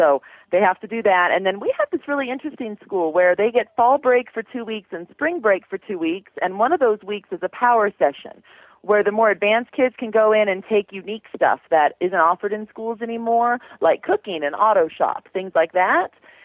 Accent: Aurora, Colorado, United States; from Aurora, Colorado

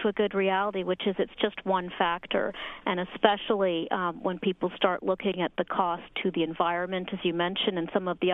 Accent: Scotland, United Kingdom; I'm Scottish

